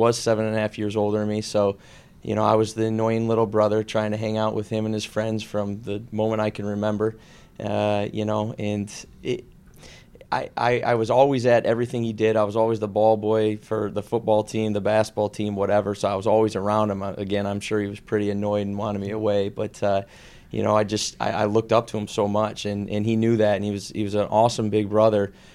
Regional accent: Mount Pleasant, Michigan, United States; Yeah, so we grew up in Mount Pleasant. We were born and raised there. My parents, they met there.

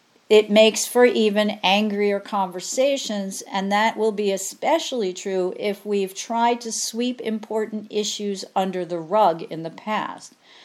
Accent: New York, United States; now in New Jersey, United States; I'm in Central Jersey now. I'm from New York, so I know, you know, all the stories about Trump from there, but for the past 27 years I've been here.

